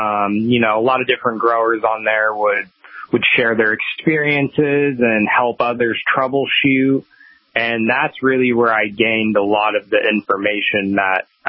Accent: Gresham, Oregon, United States; I grew up in Gresham, Oregon, which is a suburb of Portland.

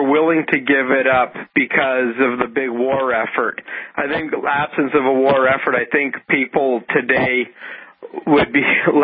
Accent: British Columbia, Canada; I'm from British Columbia, for those listeners who don't know

